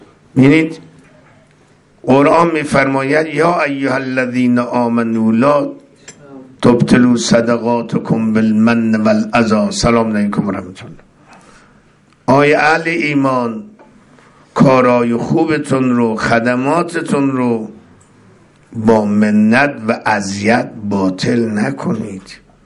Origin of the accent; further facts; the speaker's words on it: Mashhad, Razavi Khorasan, Iran; افتخار کنیم شیعیم، افتخار کنیم مسلمانیم، افتخار کنیم ما مشهدی هستیم، همجوار امام رضا هستیم، همسایه امام رضا هستیم